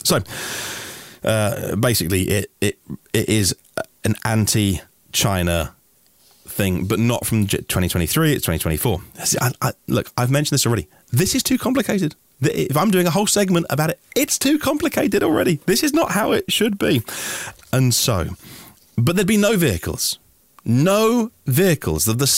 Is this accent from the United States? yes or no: no; United Kingdom; I'm just a British guy on a podcast trying to decipher this